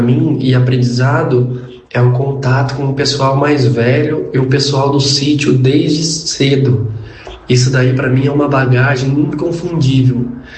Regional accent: Paraná, Brazil; E lá na minha região do Paraná, que é uma região do caminho que os tropeiros faziam lá antigamente para subir para Minas, para São Paulo

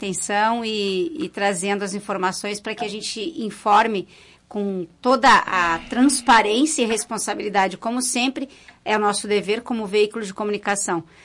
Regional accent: Brazil; E depois, porque somos brasileiros e não desistimos nunca.

